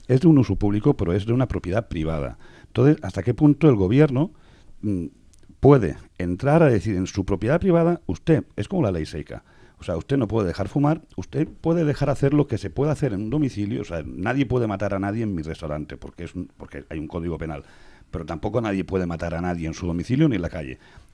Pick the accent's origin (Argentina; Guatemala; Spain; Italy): Spain; del que me siento muy orgulloso como español